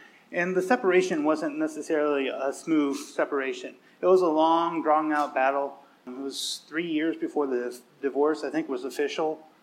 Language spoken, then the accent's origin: English; St. Louis, Missouri, United States; So I grew up in the Midwest in a big city. I have, like, it's my sister and I. It was like St. Louis, Missouri.